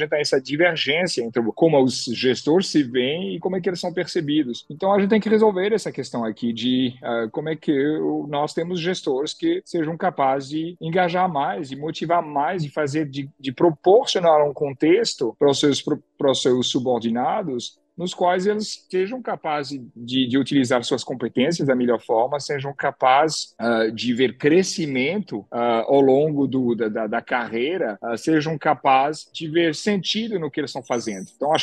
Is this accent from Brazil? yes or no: no; France; Portuguese is a second language; Obviamente tem alguma heterogeneidade, eu sou francês, então aconteceu com maior força na França